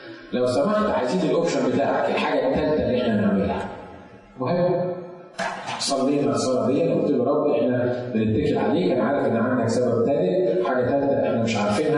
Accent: Egypt; يعني واحده في الكنيسه عندنا في مصر قالت لي … انا في مشكله رهيبه

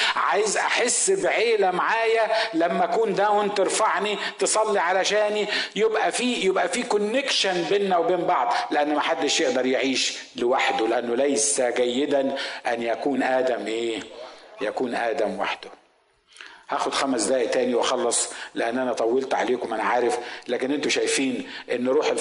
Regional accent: Asyut, Asyut Governorate, Egypt; بس انا صعيدي من مدينة اسمها اسيوط.

